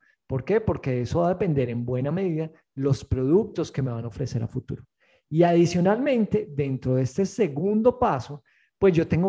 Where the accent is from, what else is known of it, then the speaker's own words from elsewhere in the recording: Colombia; now in Dominican Republic; a mí como colombiano me piden mi cédula dominicana y mi pasaporte colombiano